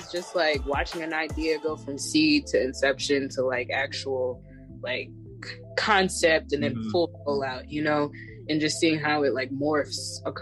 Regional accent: Indiana, United States; because originally I'm from Indiana

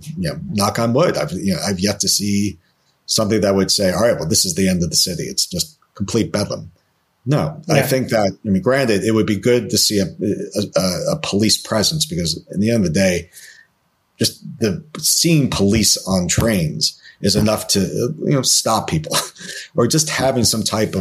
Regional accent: New York City, New York, United States; also born or lived in London, United Kingdom; both Scott and I grew up in New York City, you know, both, you know, Upper East Side natives. And, you know, I think, you know, I grew up in the 80s and 90s here

